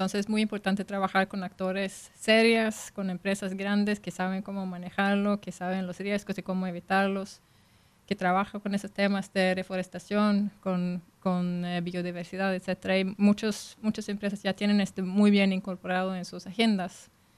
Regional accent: Sweden; yo vengo de Suecia, ¿no?

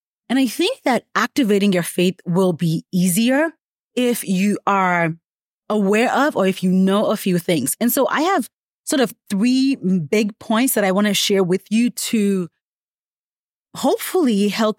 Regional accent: Nigeria; I'm Nigerian. I don't do snow.

